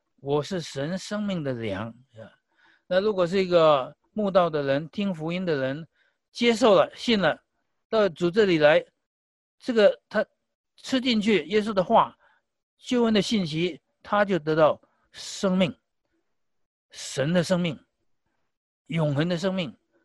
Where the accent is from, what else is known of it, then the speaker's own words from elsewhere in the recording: Taiwan; 即便我在台湾长大也是这样的，普遍营养不够呀。